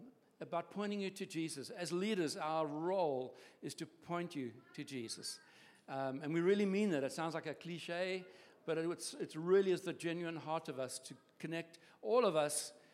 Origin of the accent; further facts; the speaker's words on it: Durban, KwaZulu-Natal, South Africa; well, I'm from Durban